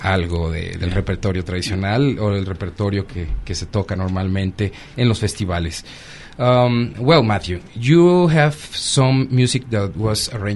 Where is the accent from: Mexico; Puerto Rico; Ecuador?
Mexico; muy representativa para todos nosotros como mexicanos